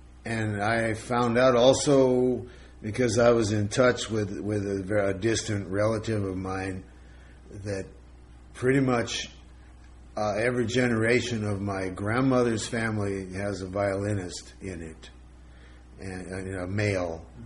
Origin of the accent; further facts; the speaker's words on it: Pueblo, Colorado, United States; I grew up in Colorado. I grew up in Pueblo, Colorado in the United States.